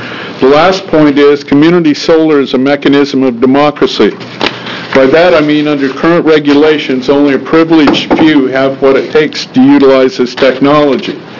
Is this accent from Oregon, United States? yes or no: yes; Oregon, United States; from Lake County, Oregon. We like to advertise ourselves as Oregon's most renewable energy county.